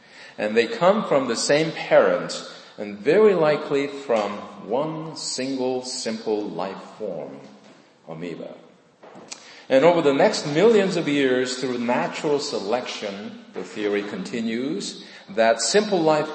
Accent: South Korea; I was born and raised in South Korea.

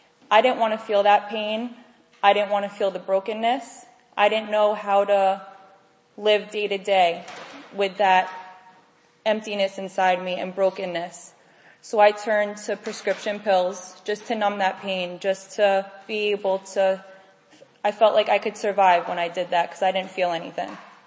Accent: New York, United States; I'm 29 and I'm from New York.

